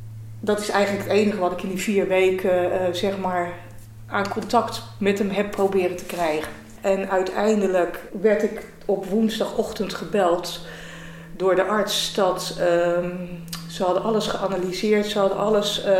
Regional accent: Delft, South Holland, Netherlands; ik ben 59 jaar, geboren en getogen in Delft.

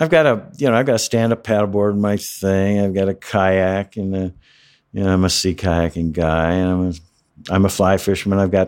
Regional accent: Flint, Michigan, United States; born there; I was born in Flint, Michigan.

